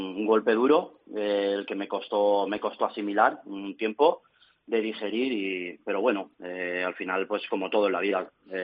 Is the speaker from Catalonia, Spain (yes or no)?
no; Burjassot, Valencian Community, Spain; Salimos desde el ayuntamiento de Burjasot, ¿sí?, de mi pueblo